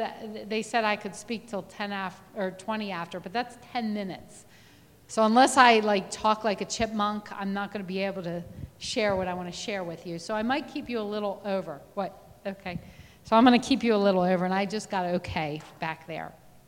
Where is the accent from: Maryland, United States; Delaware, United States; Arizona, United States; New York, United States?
Maryland, United States; Baltimore; I lived in a very populated area. I'm from Baltimore, Maryland.